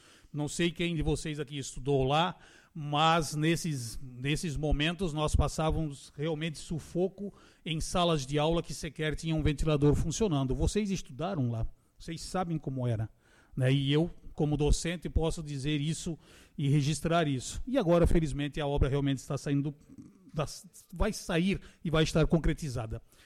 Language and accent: Portuguese; Paraná, Brazil; moved away; ela começa em 76, quando eu vim do Paraná para cá.